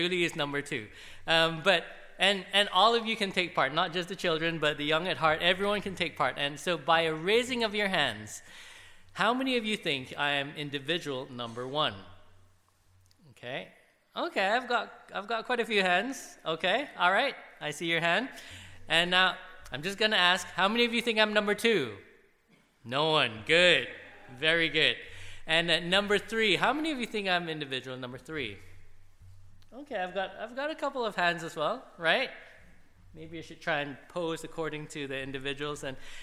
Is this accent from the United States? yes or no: no; Malaysia; I'm obviously not from here, in case you're wondering. I'm from Malaysia, which is a little bit further away, a little bit warmer than it is here.